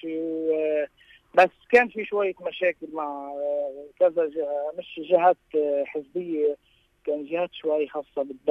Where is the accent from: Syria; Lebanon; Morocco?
Lebanon; القصص اللي بتعني لنا كلبنانيه